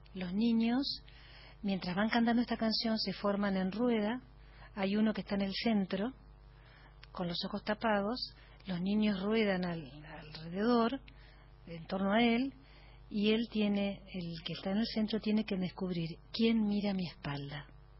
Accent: Argentina; yo recibo de mis padres y de mis abuelos? Es música vasca. Obvio, yo no soy nacida en la Argentina, mamé todo lo que es la cultura argentina

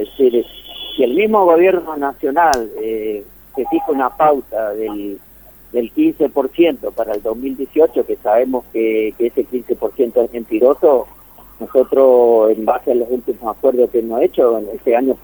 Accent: Alvear, Corrientes, Argentina; yo soy de Alvear

